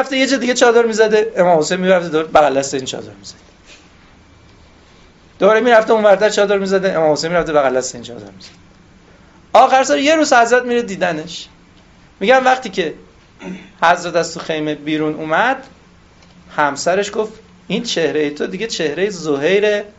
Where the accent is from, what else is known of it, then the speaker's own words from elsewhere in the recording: Tehran, Tehran Province, Iran; همین قصه نمیگم تو همین شهر خودم تهران